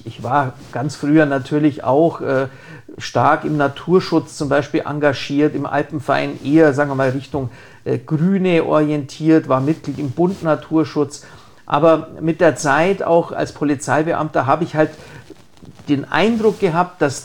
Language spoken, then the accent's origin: German; Kaufbeuren, Bavaria, Germany; Das ist meine Heimatstadt. Das ist, ich fühle mich da wohl. Zu der Zeit haben meine Eltern natürlich dort auch noch gelebt.